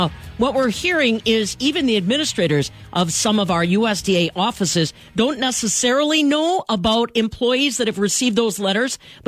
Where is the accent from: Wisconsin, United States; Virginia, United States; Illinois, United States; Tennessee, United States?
Wisconsin, United States; Abrams; Grew up on a dairy farm in Abrams, my hometown.